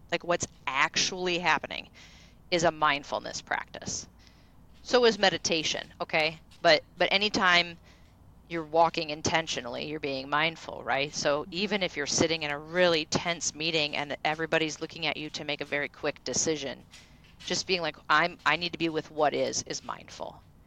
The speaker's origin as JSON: {"language": "English", "region": "Midwest", "country": "United States", "tie": "born or raised there", "said": "I grew up in the Midwest."}